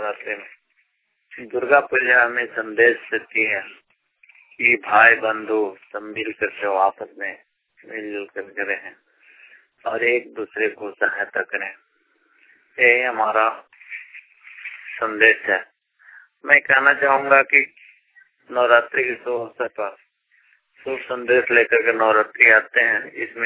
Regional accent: Pratappur, Jharkhand, India; ग्राम लिस्तापुर प्रतापपुर जिला चतरा झारखंड के निवासी हूँ।

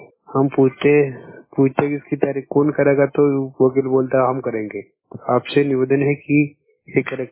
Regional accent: Rajgarh, Madhya Pradesh, India; माचलपुर तहसील जीरापुर जिला राजगढ़ मध्य प्रदेश।

